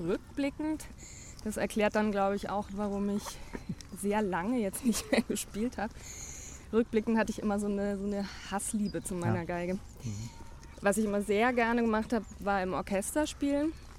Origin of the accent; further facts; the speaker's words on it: Bayreuth, Bavaria, Germany; Ich komme ja aus Bayreuth, insofern.